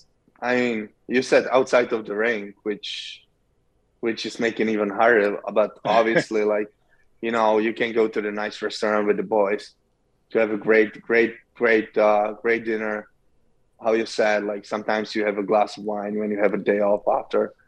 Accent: Czechia; English is a second language; And then I was playing with my hometown team in the second Czech league for a couple of years.

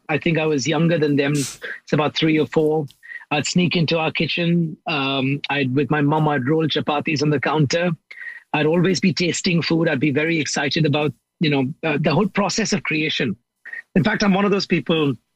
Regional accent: India; growing up in India.

